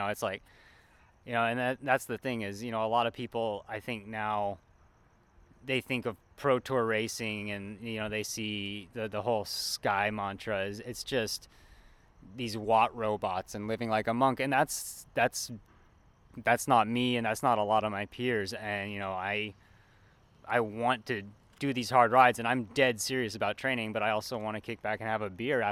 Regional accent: Colorado, United States; I grew up in Colorado, and we have a lot of dirt roads in the mountains, and I started on the mountain bike.

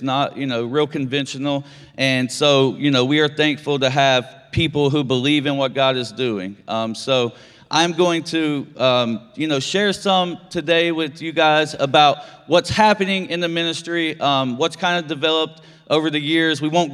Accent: Beckley, West Virginia, United States; I'm actually, if you can't tell by my accent, I'm not from here. I'm from Beckley originally, and I was a 12-year drug addict.

